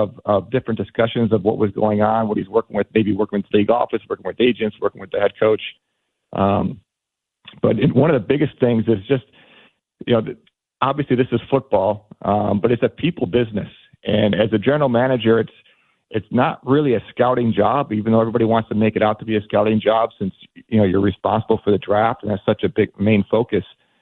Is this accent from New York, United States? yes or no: yes; Buffalo, New York, United States; And I was from Buffalo and a big Bills fan